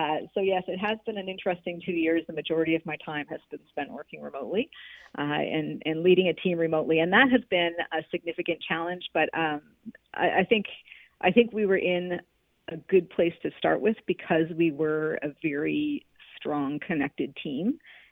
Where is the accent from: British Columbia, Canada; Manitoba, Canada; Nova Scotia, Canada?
Nova Scotia, Canada; moved away as an adult; also born or lived in California; So I grew up in Nova Scotia, and then when I turned 18, I went away to university in California. I went to Stanford, and I ended up living in California for about 20 years.